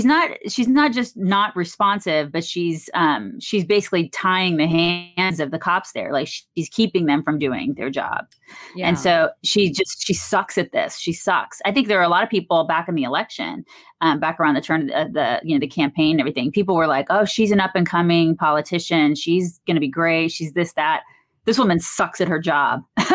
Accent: Atlanta, Georgia, United States; If you guys don't know what Buckhead is, it's a neighborhood in Atlanta. I grew up in Atlanta.

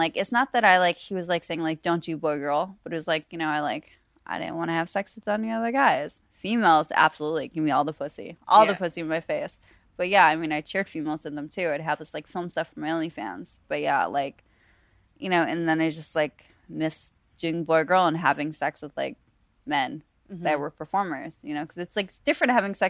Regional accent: Buffalo, New York, United States; And I'm from Buffalo, New York originally.

